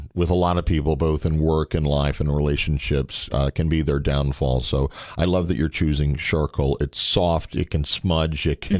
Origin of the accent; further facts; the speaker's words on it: Cookeville, Tennessee, United States; my hometown, at least, of Cookeville, Tennessee